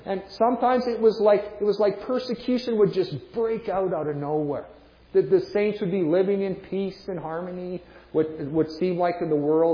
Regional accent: Canada; born there; it's not my fault I was born in Canada

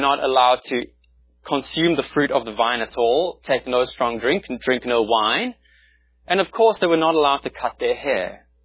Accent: South Africa; moved away as an adult; I'm from South Africa. I'll say Philistine because I've been living here for about a year

